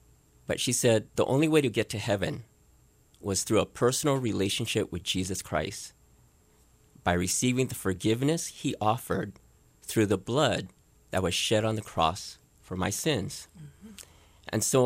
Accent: Honolulu, Hawaii, United States; I grew up in the Wailea Kahala area. My dad found a place there, and it was a wonderful place to grow up.

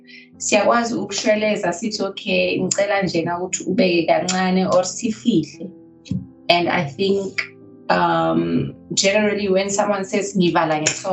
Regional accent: Soweto, Gauteng, South Africa; growing up in Soweto

